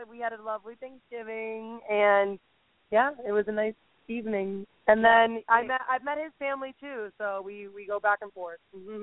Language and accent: English; Miami, Florida, United States; And, you know, we're from Miami. We have definitely a big opinion